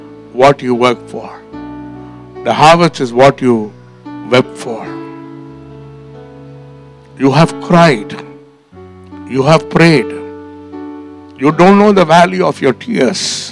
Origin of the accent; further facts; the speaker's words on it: India; English is a second language; I come from India.